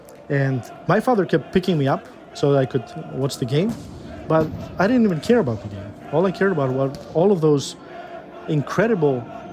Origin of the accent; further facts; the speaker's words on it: Greece; English is a second language; I come from Greece, so in rural areas of Greece, certainly when I was younger, when I was a kid